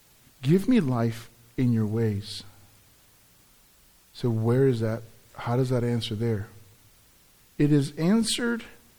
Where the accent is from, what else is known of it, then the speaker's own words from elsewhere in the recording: California, United States; I grew up in California.